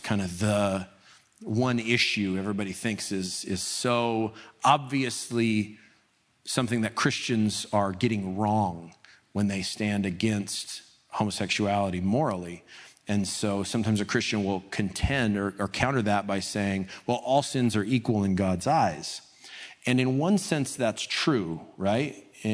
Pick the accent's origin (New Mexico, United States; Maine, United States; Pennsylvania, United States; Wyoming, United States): New Mexico, United States; And I'm Team Mexico because I'm from New Mexico, which is not New or Mexico, but I am Team Mexico.